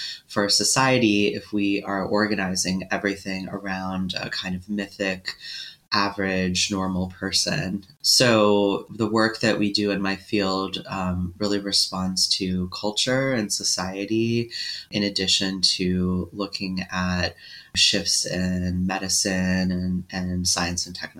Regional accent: United States; And I should say, and it may be obvious to your audience, that I'm from the United States.

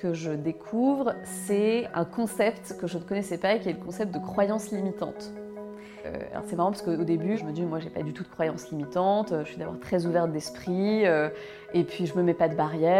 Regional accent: Malakoff, Île-de-France, France; J'ai grandi à Malakoff, dans le sud de Paris, d'une mère architecte et d'un père ingénieur

